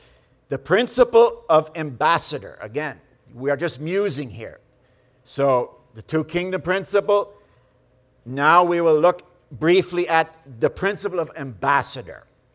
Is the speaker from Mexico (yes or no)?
no; Canada; now in Finland; I'm not a Finn. I'm a Canadian. I don't vote in their elections.